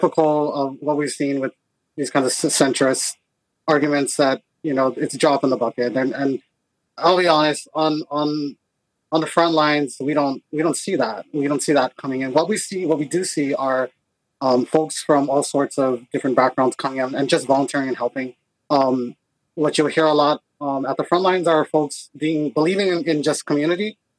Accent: Hawaii, United States; And so I'm not an American, so I can say this.

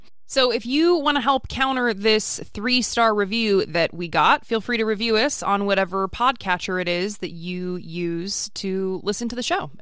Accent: Alabama, United States; moved away; I'm also originally from Alabama and moved to North Carolina 21 years ago because my sister lives here and my mom was from here.

